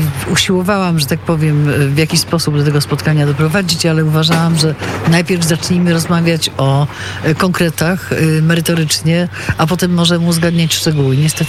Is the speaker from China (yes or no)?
no; Gdańsk, Pomeranian Voivodeship, Poland; A dla mnie osobiście, jako dla gdańszczanki, ja się urodziłam w Gdańsku, mieszkam tutaj od wielu, wielu lat, kończyłam wszystkie szkoły, z wyjątkiem krótkiej przerwy na studia w Poznaniu, na częściowe studia w Poznaniu. I ja jestem, no, bardzo, że tak powiem, przywiązana do mojego miasta.